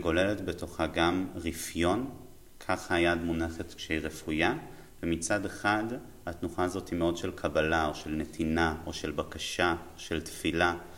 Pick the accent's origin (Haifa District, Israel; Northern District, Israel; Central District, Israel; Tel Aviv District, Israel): Tel Aviv District, Israel; Tel Aviv; אני יליד 1993, מתל אביב.